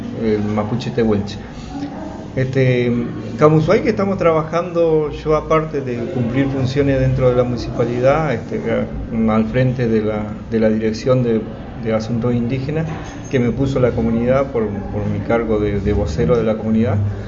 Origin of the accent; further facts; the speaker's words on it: Cusamen, Chubut, Argentina; born there; soy nacido en Cusamen, que es mi descendencia territorial, y mi descendencia sanguínea es